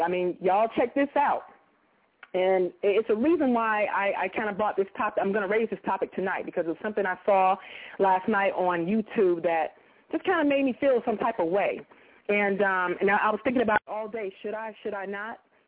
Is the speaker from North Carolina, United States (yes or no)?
yes; North Carolina, United States; And I'm from North Carolina, y'all. When I say Carolina Peach, I mean North Carolina, not South Carolina.